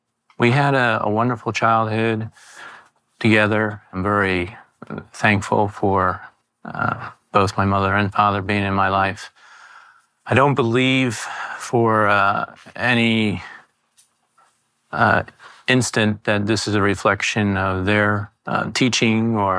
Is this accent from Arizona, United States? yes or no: no; New York, United States; also born or lived in Pennsylvania; In New York, in Pennsylvania area.